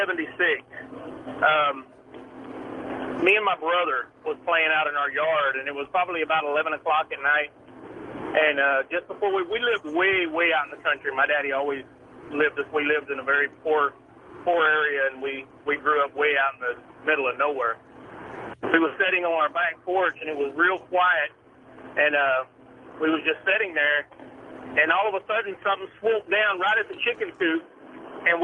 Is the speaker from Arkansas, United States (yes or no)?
yes; Arkansas, United States; I know I've talked to already 7 different people in my years of growing up in Arkansas